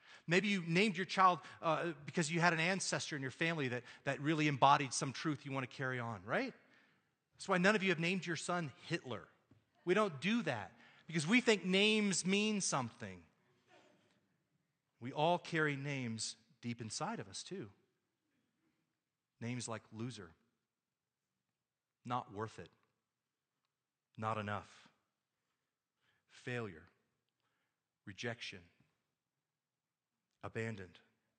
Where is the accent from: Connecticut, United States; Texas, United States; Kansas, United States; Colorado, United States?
Texas, United States; Now, I take great pride in the fact that I am a Texan. I'm from Texas. I was born there.